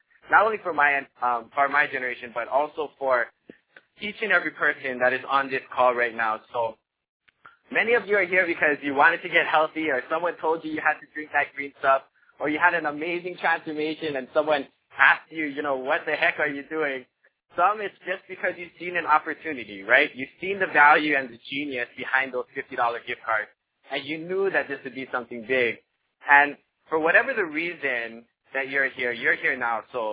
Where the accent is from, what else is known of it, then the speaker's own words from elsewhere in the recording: Hawaii, United States; Growing up in Hawaii, I've watched both my parents work extremely hard to support us, you know, oftentimes living paycheck to paycheck.